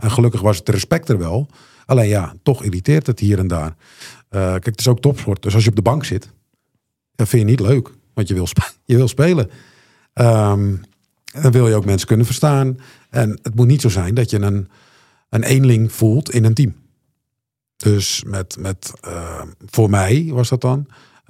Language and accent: Dutch; Netherlands; Nou ja, wij zijn als Nederlanders redelijk nuchter, denk ik.